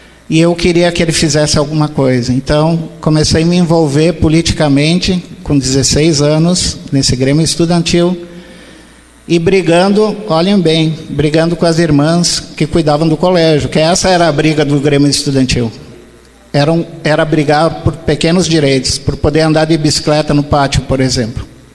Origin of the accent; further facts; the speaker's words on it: Bento Gonçalves, Rio Grande do Sul, Brazil; vivendo num lugar que tinha apenas 5 casas, um cemitério e uma igrejinha. Esse era o lugar onde eu nasci. E no interior de Bento Gonçalves.